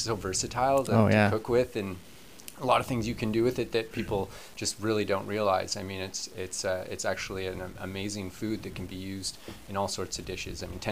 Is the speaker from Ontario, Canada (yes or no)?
no; Victoria, British Columbia, Canada; I grew up in Victoria